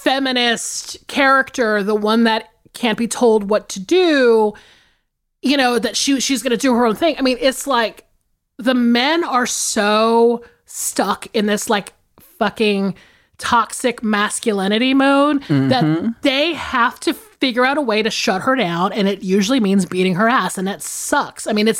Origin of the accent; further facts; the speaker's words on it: the South, United States; And the thing about too growing up in the South is that there is so much country music that's just like in the ether.